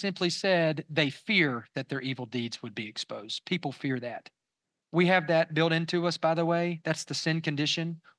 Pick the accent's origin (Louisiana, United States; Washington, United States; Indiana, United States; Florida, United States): Florida, United States; I grew up in Florida.